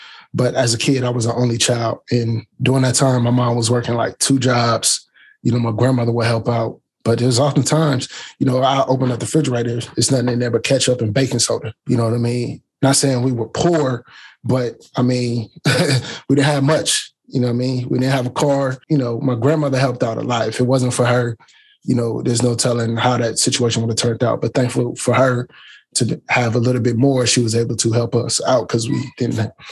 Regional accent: Canton, Ohio, United States; But as far as my background, I'm from Canton, Ohio. And Canton is a old steel mill town.

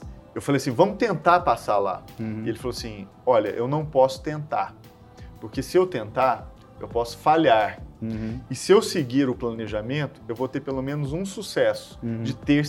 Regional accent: Brazil; E num belo dia a gente estava gravando em Pequim e a gente, como brasileiro, gosta de improvisar, né?

